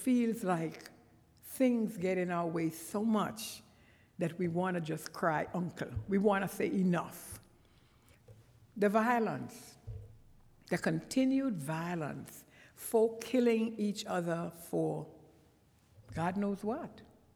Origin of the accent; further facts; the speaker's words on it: Trinidad & Tobago; accent: Trinidadian; then I'm going to drop into my Trinidadian accent, and you really won't know what I'm saying